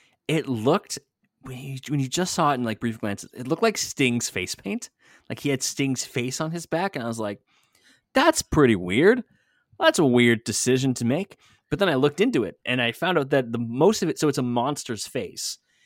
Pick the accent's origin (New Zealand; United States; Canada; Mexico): Canada; I hate being Canadian for that reason and that reason alone.